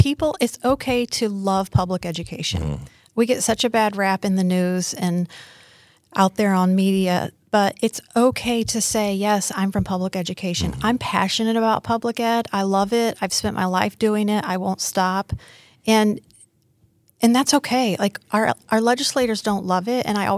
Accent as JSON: {"language": "English", "region": "Indiana", "country": "United States", "tie": "born or raised there", "said": "But because I grew up in Indiana, you know, I love the comfort food"}